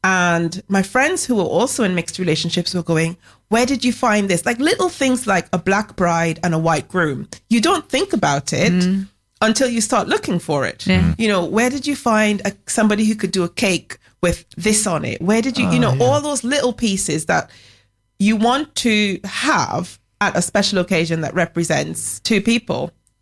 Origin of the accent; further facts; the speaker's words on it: Trinidad & Tobago; I'm from Trinidad.